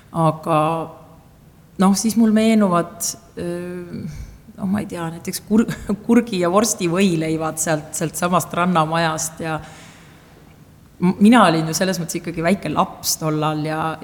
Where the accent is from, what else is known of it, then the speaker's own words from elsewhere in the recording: Saare County, Estonia; moved away as an adult; now in Tallinn, Estonia; 2011. aastal ma tulin siis Saaremalt ära ja mitte sellepärast, et ma ise, et midagi oleks Saaremal nagu pahasti olnud, aga lihtsalt elu tõi Tallinnasse.